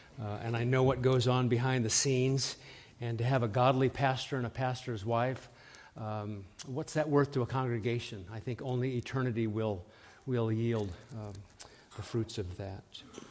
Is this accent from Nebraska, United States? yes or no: yes; Omaha, Nebraska, United States; also born or lived in New England; And so I'm from Omaha, Nebraska, but if somehow I go into New England mode, because I've been there for a quarter of a century, and I say law, that's really law, right?